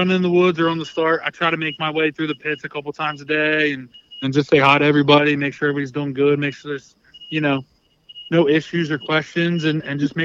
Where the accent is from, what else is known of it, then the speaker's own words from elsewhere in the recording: Millville, New Jersey, United States; Oh, local South Jersey guy. Sand, Pine Barrens, Millville.